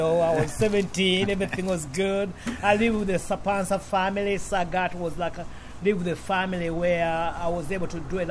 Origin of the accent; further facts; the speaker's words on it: Uganda; moved away; I'm from Uganda and I grew up carrying a basket on my head.